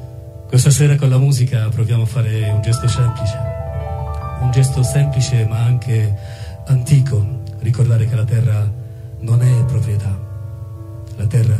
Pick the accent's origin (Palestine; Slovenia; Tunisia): Palestine; Gaza Strip; La mia terra ha un nome, si chiama Gaza. A Gaza la devastazione non è solo guerra, è cancellazione